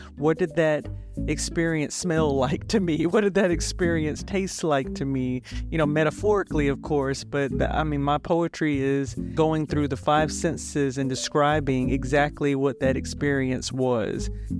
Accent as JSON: {"language": "English", "town": "Augusta", "region": "Georgia", "country": "United States", "lives_now": "Atlanta, United States", "said": "I chose to call Atlanta my home because I'm originally from Augusta, Georgia. That's about 2 hours down I-20."}